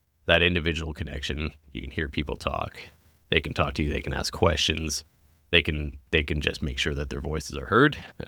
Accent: Toronto, Ontario, Canada; born there; I was born in Toronto. I have family in Ontario, southern Ontario. I got family in BC. I'm a Canadian.

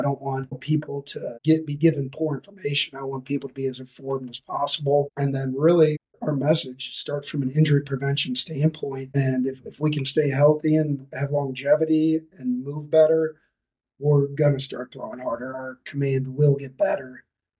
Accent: St. Louis, Missouri, United States; I grew up in St. Louis, got drafted out of high school by the Rockies, and then ended up going to Southwest Missouri State

